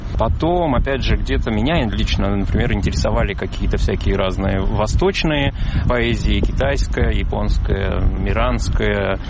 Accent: Uzbekistan; moved away; у меня это была не первая эмиграция, я из Узбекистана тоже уезжал

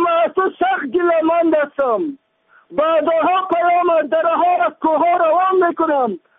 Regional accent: Afghanistan; من افغان هستم، قسم به خدا که سنه هیچ کس نیستم، از این خاک هستم.

